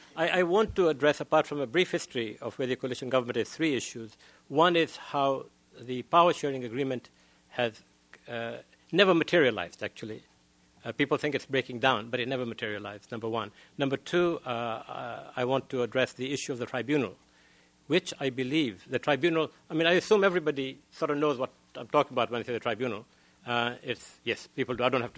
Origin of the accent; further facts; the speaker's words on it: Kenya; not because I'm a Kenyan